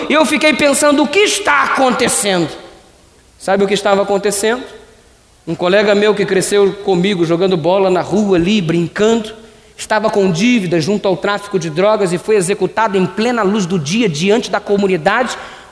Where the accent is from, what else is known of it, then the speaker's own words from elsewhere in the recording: Rio de Janeiro, Brazil; no Rio de Janeiro, de onde vim, existem muitas estradas sanguinárias. A casa onde eu morava ficava numa rua chamada Avenida Marginal.